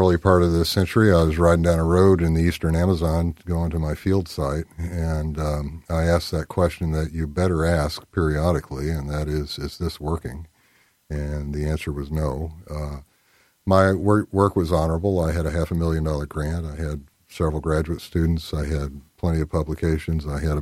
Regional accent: Midwest, United States; I grew up in the Midwest, small town, during that era of the American dream

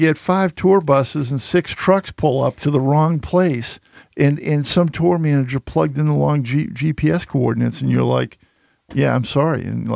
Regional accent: Massachusetts, United States; because I've been a fan of live music for years, and I grew up outside of Boston.

